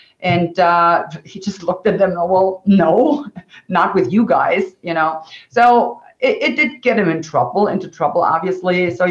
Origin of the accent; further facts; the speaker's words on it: Germany; So that's the reason why I actually was born and raised in Western Germany.